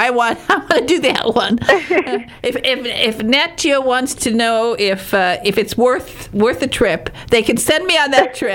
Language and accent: English; Michigan, United States; Now, I am from Copper Country, and this was my backyard, so I know that route very well.